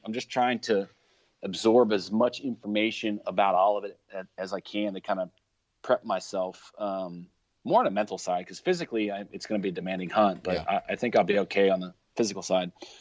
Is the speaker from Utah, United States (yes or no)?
no; Ohio, United States; Well, Ohio, I know it's my home state